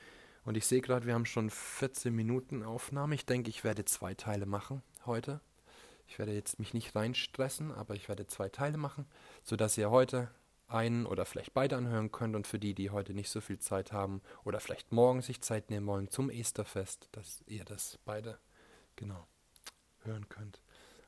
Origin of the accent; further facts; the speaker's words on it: Germany; Wir müssen jetzt, gerade wir als Deutsche, müssen in eine Stärke hineinkommen